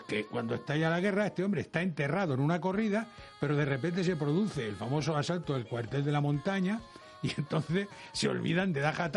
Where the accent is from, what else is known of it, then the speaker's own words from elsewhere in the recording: Castilla-La Mancha, Spain; en la zona esta de donde yo soy, que son las cercanías de Toledo